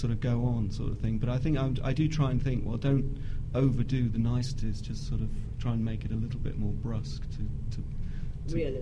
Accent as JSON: {"language": "English", "region": "England", "country": "United Kingdom", "said": "I think possibly because I am English, my Russian characters are probably a little bit more polite than genuine Russians would be."}